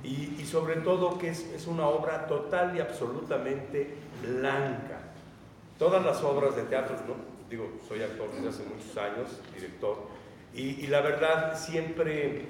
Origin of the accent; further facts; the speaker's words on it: Mexico; un género que es un poco ajeno a lo que somos los mexicanos